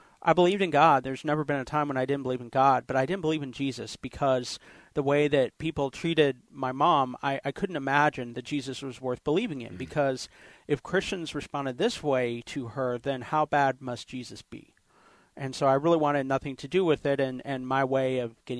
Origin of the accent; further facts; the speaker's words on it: Kansas City, Missouri, United States; also born or lived in Columbia; No, I'm from Kansas City, Missouri, and Columbia, Missouri, and my parents are both professors.